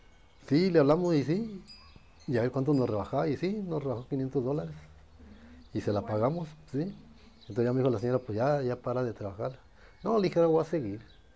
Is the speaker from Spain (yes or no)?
no; Guadalupe, Mexico; hasta pues nosotros somos de Guadalupe